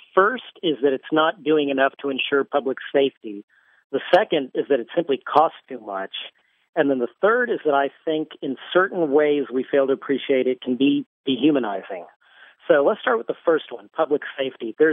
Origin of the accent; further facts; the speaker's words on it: Texas, United States; I'm from Texas, and in my home state, putting somebody behind bars for a day costs $50.